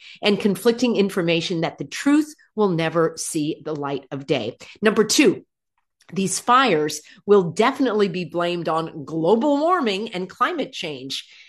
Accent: California, United States; I grew up in California. I'm a lifelong Californian.

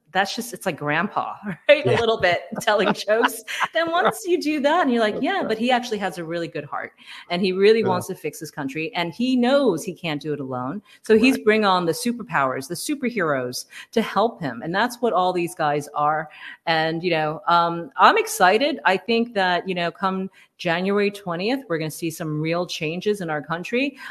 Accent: Queens, New York, United States; I'm from Queens, New York. It's really difficult to be a racist if you're kind of brought up in that kind of environment.

